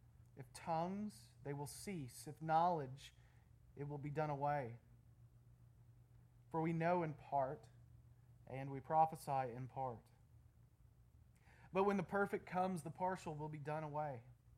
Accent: Texas, United States; now in Pennsylvania, United States; And then, I grew up in Texas. It's interesting going back to a place where everyone has accents and they talk so slow after living in East Pennsylvania for so long.

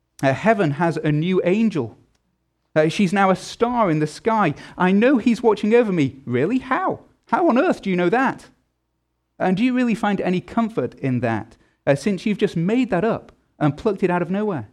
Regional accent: England, United Kingdom; I'm from England.

